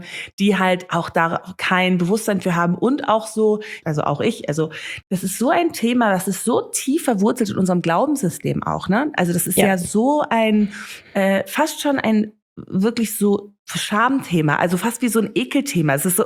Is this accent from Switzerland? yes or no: no; Namibia; first language German/English; German is a second language; ich komme natürlich aus Namibia, also ich bin jetzt Deutsch, ist jetzt natürlich ist nicht so wirklich meine erste Sprache, ist gemeinsam mit Englisch, also ich bin wirklich zweisprachig komplett.